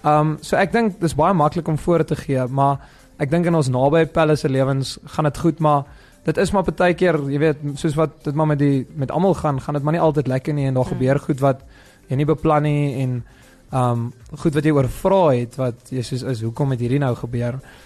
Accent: Kimberley, Northern Cape, South Africa; ek kom van Kimberley af

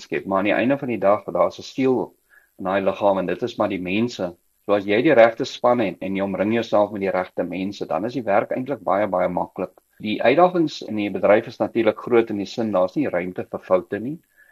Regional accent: Gauteng, South Africa; ek het op die Oosrand groot geword, baie naby aan wat in daai dae Jan Smuts Lughawe was.

